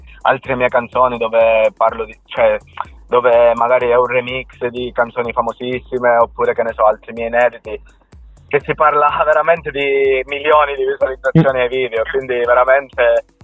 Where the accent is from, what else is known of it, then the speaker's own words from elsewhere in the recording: Calabria, Italy; parla di un argomento veramente forte del mio paese, della Calabria